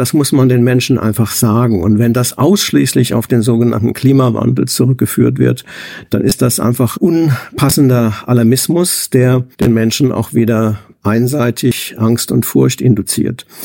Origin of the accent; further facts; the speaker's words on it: Rhineland-Palatinate, Germany; gerade die Ereignisse aus dem Ahrtal von 2021, ich komme selbst aus der Gegend